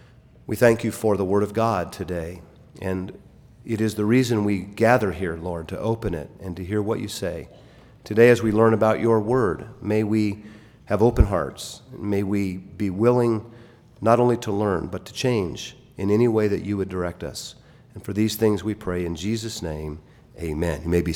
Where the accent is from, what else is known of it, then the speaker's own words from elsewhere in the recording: Germany; English is a second language; now in United States; I'm from Germany, and we go a lot faster on the Autobahn.